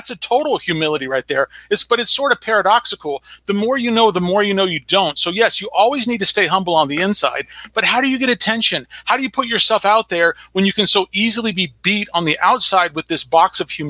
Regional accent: California, United States; I'm from California.

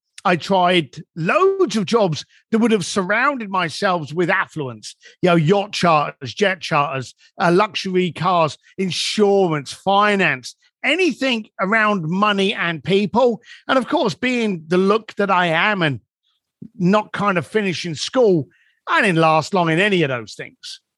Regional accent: London, United Kingdom; When I was growing up in London and I was a biker then and I was a bricklayer, I had no money.

